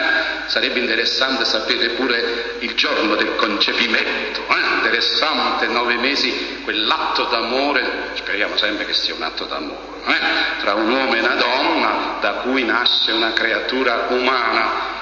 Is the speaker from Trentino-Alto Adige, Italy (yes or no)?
no; Campania, Italy; io non sono napoletano, sono della provincia